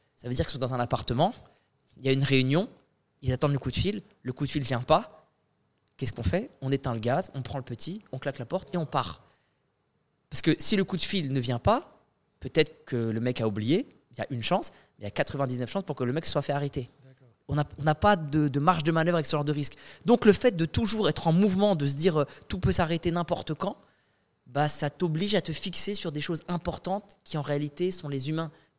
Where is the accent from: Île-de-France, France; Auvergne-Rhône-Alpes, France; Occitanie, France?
Île-de-France, France; now in Paris, France; Ni en Iran, ni en banlieue parisienne où j'ai grandi, ni à Paris où j'habite aujourd'hui.